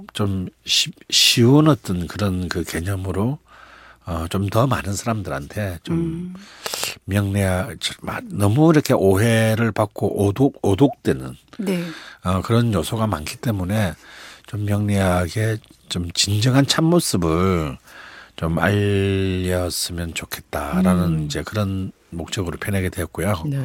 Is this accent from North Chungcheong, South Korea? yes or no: no; Busan, South Korea; 그래서 그러고 저는 또 다시 이제 부산 고향인 부산에서 솔로 올라왔고